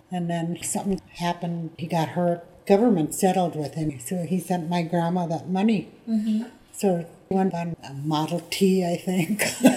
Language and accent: English; White Earth, Minnesota, United States; born there; I was born in White Earth.